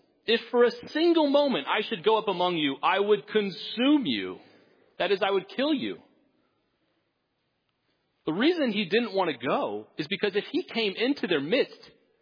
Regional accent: Texas, United States; Now, I'm from Texas. I didn't grow up on a farm, surprise, but I did see a lot of cows. It's inevitable if you grow up in Texas.

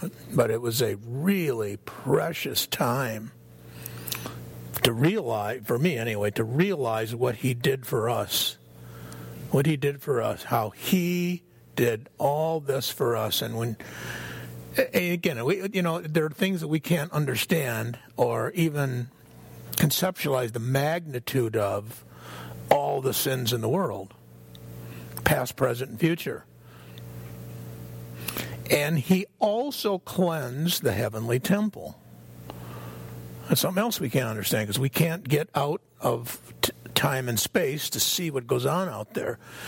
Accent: Detroit, Michigan, United States; me growing up in Detroit, I'm real familiar with the auto industry and the history of it.

